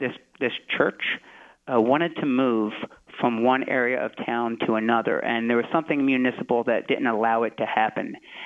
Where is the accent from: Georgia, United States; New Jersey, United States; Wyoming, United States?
New Jersey, United States; I'm from New Jersey. If I had still lived in New Jersey, I would have been doing that while I was writing the book.